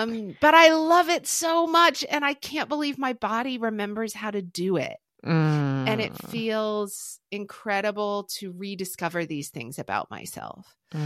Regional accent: Oklahoma, United States; I grew up in Oklahoma, which is I don't know if you ever watched like Friday Night Lights.

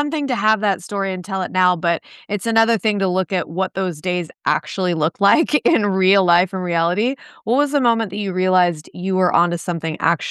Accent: San Diego, California, United States; And he did it all from my hometown, San Diego.

